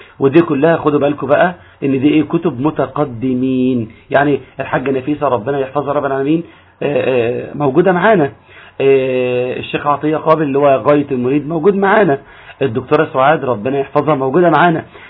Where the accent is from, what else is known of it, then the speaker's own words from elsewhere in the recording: Egypt; عاوزك تاخد بالك من الراء المرققة عندنا في مصر